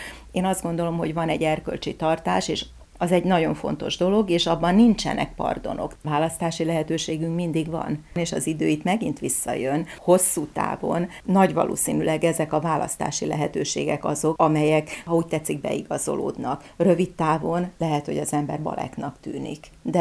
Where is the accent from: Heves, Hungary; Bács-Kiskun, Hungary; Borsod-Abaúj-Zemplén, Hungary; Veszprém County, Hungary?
Bács-Kiskun, Hungary; Baja; Én beleszülettem Baján a tanítóképzőbe. Ott laktunk, ott volt az édesapám igazgató.